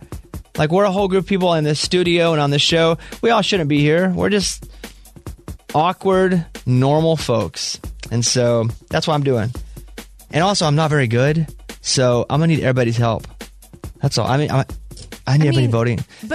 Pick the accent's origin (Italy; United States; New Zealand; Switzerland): United States; Mountain Pine, Arkansas; I got to give Mountain Pine, Arkansas, my hometown, population 700, a shout-out.